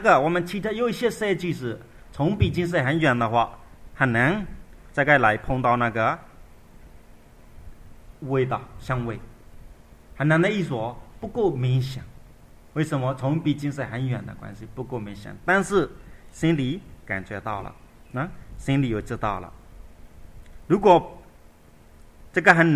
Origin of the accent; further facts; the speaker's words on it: Myanmar; Chinese is a second language; 我们缅甸人的话看自己修的哪一部分